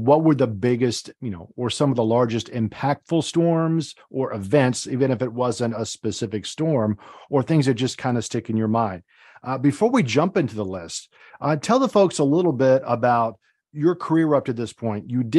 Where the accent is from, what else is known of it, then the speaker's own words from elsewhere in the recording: Richmond, Virginia, United States; I mean, I grew up here in Richmond, Virginia. When I went up to Penn State to study meteorology, I was really surprised at just how cloudy the winters are there.